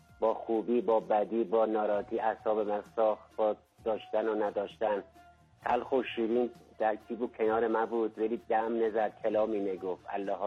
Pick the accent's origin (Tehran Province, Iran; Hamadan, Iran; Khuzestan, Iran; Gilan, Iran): Hamadan, Iran; از همدان.